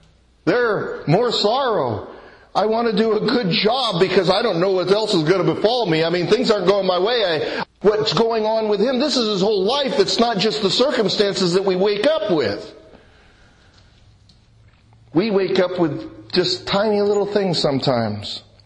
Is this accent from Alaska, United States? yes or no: no; Dothan, Alabama, United States; People ask me, that's some accent you have, you aren't from around here, where are you from? I said, Dothan. Dothan, Alabama.